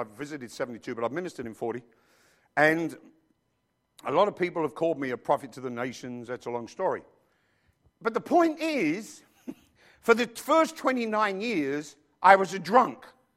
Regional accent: London, United Kingdom; born there; it doesn't matter that I was born in Neasden, London. It doesn't matter that I came from 155 Tamford Avenue, Neasden, London, Northwest 27SR.

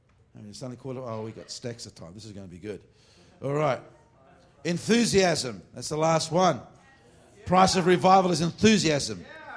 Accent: Australia; But you know, and I'm an Aussie.

